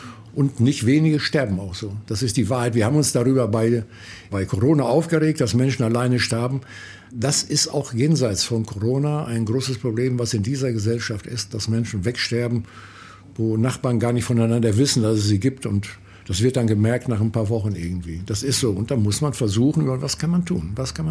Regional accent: North Rhine-Westphalia, Germany; Ich habe als junger Mensch gelernt in meiner Heimat da im Sauerland

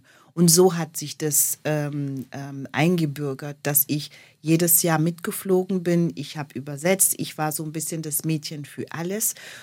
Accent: Cameroon; moved away as an adult; now in Germany; Also ich bin in Kamerun groß geworden. Ich habe das Abitur dort gemacht, habe Lebensmitteltechnologie studiert. Anschließend wollte ich in Kamerun bleiben und auch dort arbeiten. Mein Vater hat entschieden, dass ich nach Deutschland kommen sollte.

